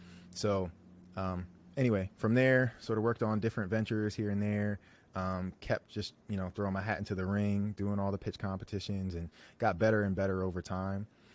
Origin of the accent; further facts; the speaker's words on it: Chester, Pennsylvania, United States; also born or lived in South Jersey; Yeah, I'm from the Philly area. So I was actually born in Chester, Pennsylvania, right outside of Philly. My family's from Philly, from Chester, Sharon Hill, if anybody knows the area. And I grew up in this tri-state area of Pennsylvania, South Jersey